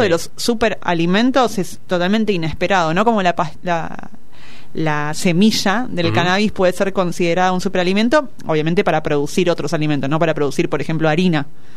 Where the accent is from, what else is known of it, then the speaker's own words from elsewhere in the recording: Buenos Aires Province, Argentina; vamos a cruzarnos a nuestra provincia de Buenos Aires, porque somos ambos bonaerenses